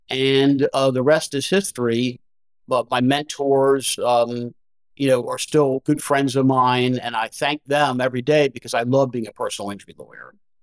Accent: Norfolk, Virginia, United States; here in Hampton Roads, Virginia, which is also my hometown. So I've been in Norfolk all my life, other than going away to school

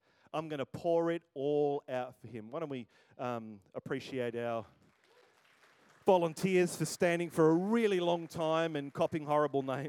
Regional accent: Melbourne, Victoria, Australia; I'm sorry, I'm from Melbourne. I'm just doing the Melbourne thing, right?

